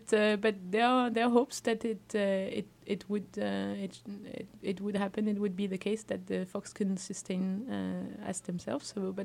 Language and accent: English; France; English is a second language; now in Norway; I'm originally from France, but I'm now living in Norway.